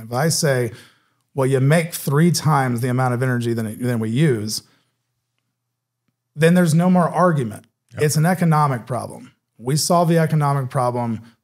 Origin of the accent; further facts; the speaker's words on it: United States; As an American and as a soldier, I just don't ascribe to the idea